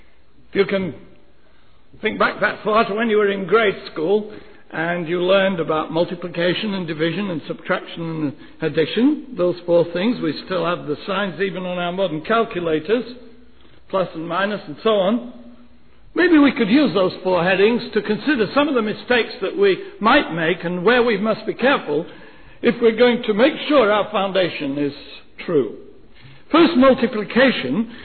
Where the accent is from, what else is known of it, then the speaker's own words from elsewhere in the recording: United Kingdom; I come from Great Britain, and we have a monarchy in Britain